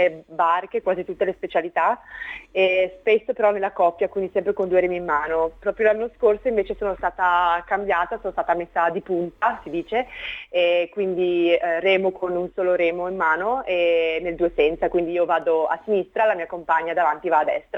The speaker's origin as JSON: {"language": "Italian", "town": "Conegliano", "region": "Veneto", "country": "Italy", "also_born_or_lived": "Padua", "said": "io sono di Conegliano e poi sono stata adottata da Padova per gli studi appunto per l'università"}